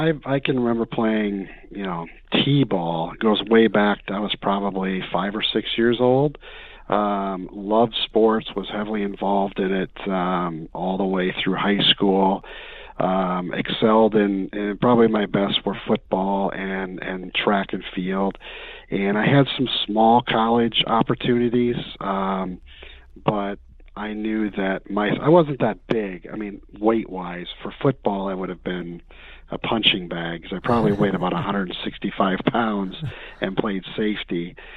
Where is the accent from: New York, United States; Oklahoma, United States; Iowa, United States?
Iowa, United States; Marcus; So I was born and raised in Iowa, cradle Catholic. You mentioned the places that I've lived. I've now lived in all four time zones in the United States. Grew up in a small town in northwest Iowa, Marcus, Iowa